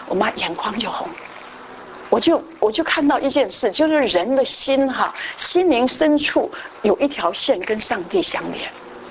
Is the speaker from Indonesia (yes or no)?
no; Taiwan; 所以像我们在台湾，我们从台湾来都知道，过年的时候呢